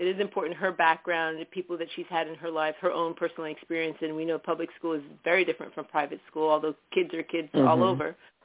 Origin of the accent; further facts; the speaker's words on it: Miami, Florida, United States; Growing up in Miami, and I've, grown up in South Florida